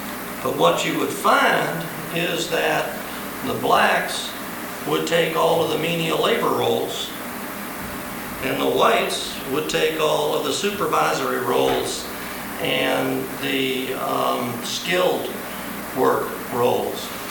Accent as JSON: {"language": "English", "region": "the South", "country": "United States", "said": "When I'm from the South, if you can't tell"}